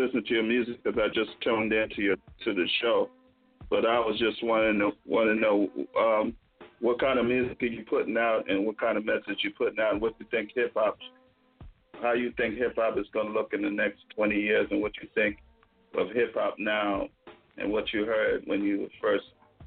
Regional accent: San Francisco, California, United States; I'm from San Francisco.

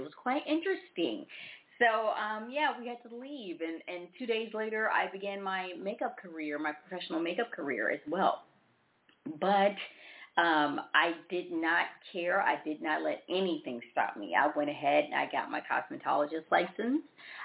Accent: Memphis, Tennessee, United States; I was literally the first black woman in my hometown, Memphis, Tennessee, to work for the Christian Dior counter.

